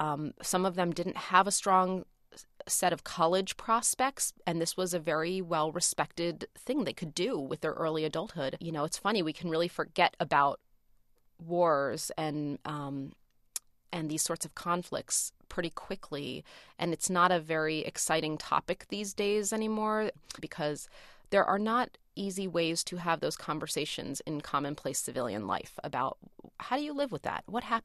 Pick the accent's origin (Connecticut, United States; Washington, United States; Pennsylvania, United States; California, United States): Pennsylvania, United States; Philadelphia; But basically, I was born and raised in West Philly, which is a combination of a lot of hippies. My parents frequented a commune there.